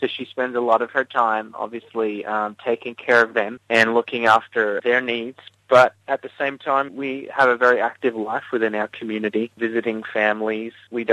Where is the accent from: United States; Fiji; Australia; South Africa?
Australia; When I enter into the country and find out I'm an Australian